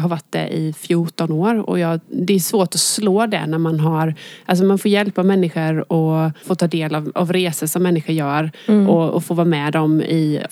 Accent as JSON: {"language": "Swedish", "town": "Jönköping", "region": "Jönköping County", "country": "Sweden", "said": "och jag är ifrån Jönköping. Mm. Jag bor där och har bott där större delen av mitt liv."}